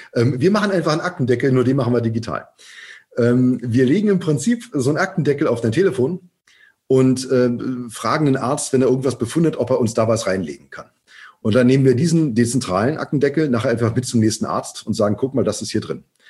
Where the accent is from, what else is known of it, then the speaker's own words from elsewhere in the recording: Germany; ich bin in der BRD geboren und groß geworden.